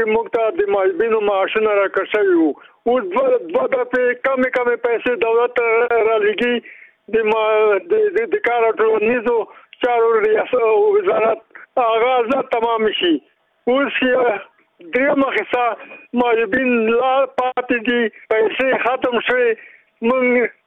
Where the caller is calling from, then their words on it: Khost, Afghanistan; زه د خوست څخه یو یوتن